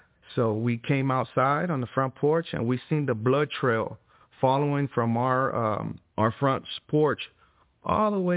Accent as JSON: {"language": "English", "town": "Fort Worth", "region": "Texas", "country": "United States", "tie": "born or raised there", "said": "I was born in 77 in Fort Worth, Texas, to a young mother, 16 years old. My father was 18 years old. I was raised by my grandparents off and on."}